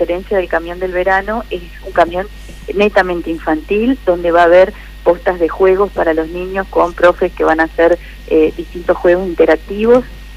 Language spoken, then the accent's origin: Spanish; General Campos, Entre Ríos, Argentina; Y aparte yo que soy de pueblo sé lo que es... yo soy de General Campo, que es un pueblito muy chiquitito